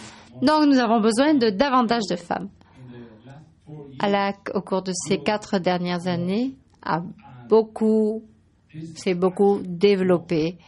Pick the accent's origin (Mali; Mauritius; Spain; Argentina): Argentina; Je viens d'Argentine